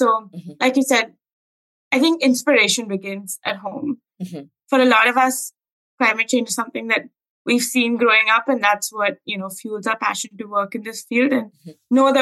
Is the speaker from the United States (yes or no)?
no; Mumbai, Maharashtra, India; also born or lived in Chennai; And so I grew up in, I like to say I saw different kinds of India. When I grew up in Mumbai and Chennai.